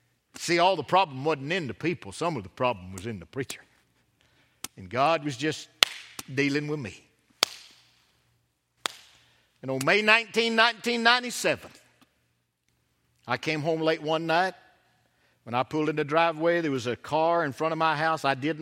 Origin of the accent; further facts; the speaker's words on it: Pisgah, Alabama, United States; we've been to Pisgah, Alabama. That's my hometown.